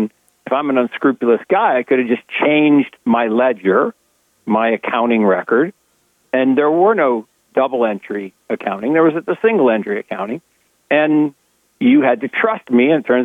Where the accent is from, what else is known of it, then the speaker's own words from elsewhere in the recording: Seattle, Washington, United States; And then in 82, where I grew up in Seattle, they had this thing called the personal computer with this company, Microsoft.